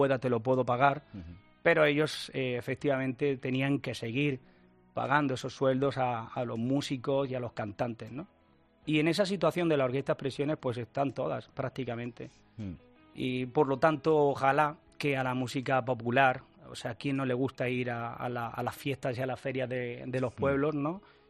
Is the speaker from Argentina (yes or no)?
no; Almería, Andalusia, Spain; Digo, yo soy de Almería.